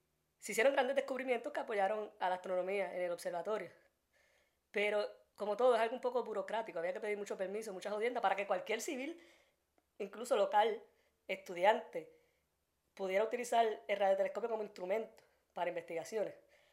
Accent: Puerto Rico; pues con a Puerto Rico, obviamente, por la ubicación geográfica ahí, porque somos una colonia de Estados Unidos, para eso funciona.

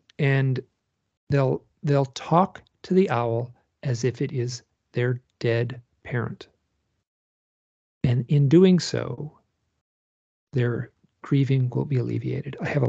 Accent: Michigan, United States; I'm from Michigan. I'm certain there's shamans in Michigan

